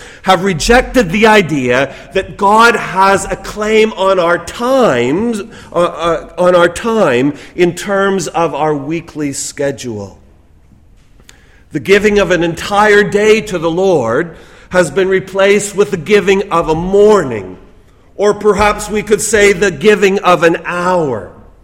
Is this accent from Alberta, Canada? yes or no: no; Toronto, Ontario, Canada; I well remember growing up in Toronto, and there were still blue laws in effect.